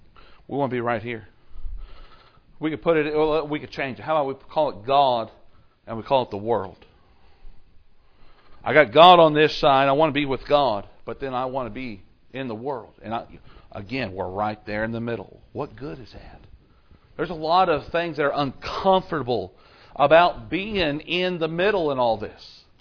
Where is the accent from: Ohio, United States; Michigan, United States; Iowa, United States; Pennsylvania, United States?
Ohio, United States; Cincinnati; Growing up in Cincinnati, every neighborhood had different types of fences.